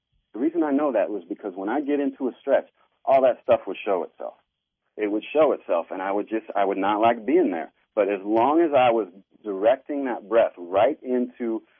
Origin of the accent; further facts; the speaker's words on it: Midwest, United States; I grew up in the Midwest, and for whatever reason, I had a lot of stress.